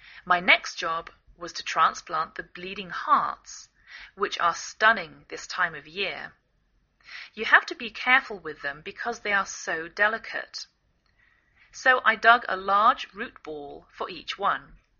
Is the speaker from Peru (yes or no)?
no; England, United Kingdom; now in United States